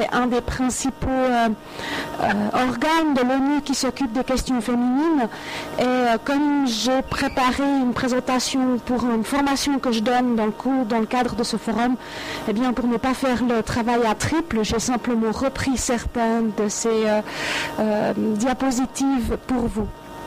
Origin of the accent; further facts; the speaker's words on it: Switzerland; pardon, je suis suisse, 94